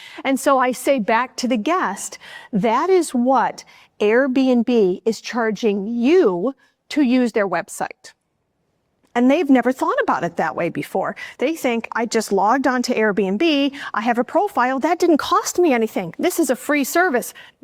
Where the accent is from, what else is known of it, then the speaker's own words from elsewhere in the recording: Cleveland, Ohio, United States; I'm American after all. For those of you who are from the States, I am from Cleveland and my family are Cleveland Browns fans.